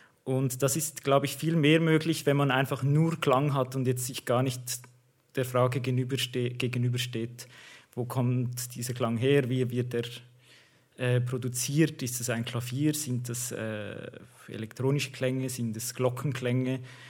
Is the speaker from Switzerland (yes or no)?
yes; Obwalden, Switzerland; ich bin im Kanton Obwalden aufgewachsen. Das ist ein Bergkanton, so ein schöner See in der Mitte, umrandet von einer Bergkette. Man ist da wirklich ein bisschen umarmt von Bergen. Darum ist es auch ein bisschen so eine kleine heile Welt für sich, dieser Kanton Obwalden.